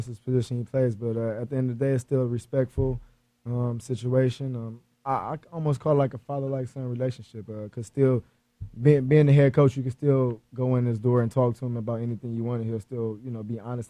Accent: West Coast, United States; Being young, growing up in the West Coast

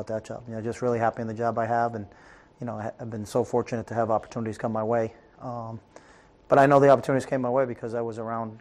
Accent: New England, United States; because I'm from New England

